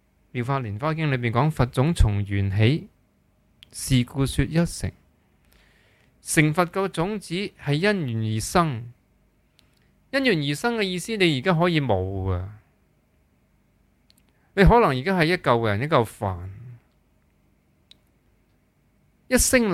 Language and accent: Chinese; Hong Kong; 为什么我们香港人要这么要在这些时间去看一些这么仇恨啊